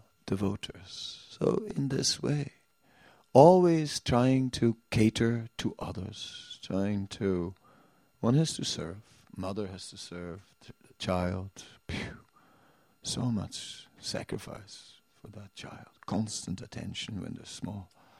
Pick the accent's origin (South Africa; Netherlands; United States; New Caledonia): Netherlands; English is a second language; I am from Holland